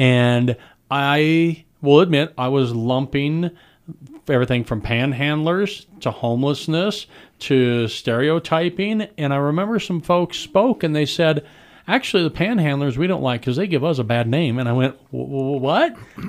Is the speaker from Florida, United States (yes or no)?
no; Golden, Colorado, United States; Well, and I grew up in Arvada Golden area, and Golden, Colorado had a URA